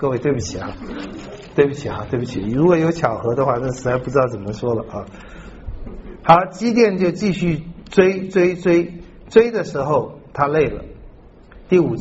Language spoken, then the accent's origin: Chinese; China; 我能懂以色列人请他做王，我们中国人也都喜欢下跪